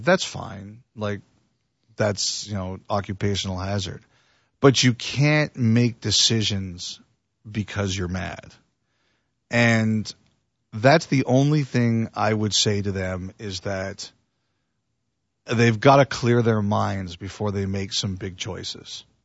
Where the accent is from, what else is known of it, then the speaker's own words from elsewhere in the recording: Toronto, Ontario, Canada; we're from the Toronto area.